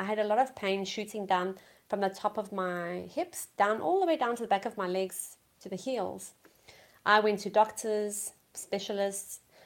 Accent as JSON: {"language": "English", "country": "South Africa", "tie": "born or raised there", "said": "born and raised in South Africa."}